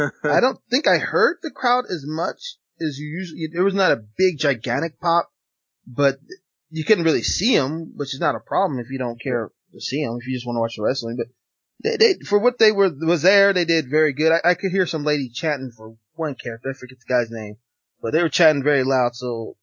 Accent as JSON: {"language": "English", "town": "Las Vegas", "region": "Nevada", "country": "United States", "tie": "born or raised there", "said": "I'm from born and raised in Las Vegas, Nevada, and we don't like Duke University"}